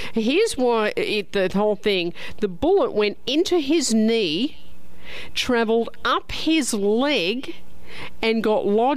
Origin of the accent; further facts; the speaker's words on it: Melbourne, Florida, United States; I thought, oh no, not my hometown, Melbourne, Florida, though.